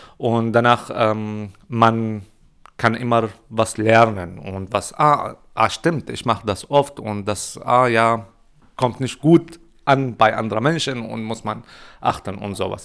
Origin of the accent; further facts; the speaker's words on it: Syria; German is a second language; now in Germany; Ich komme aus Syrien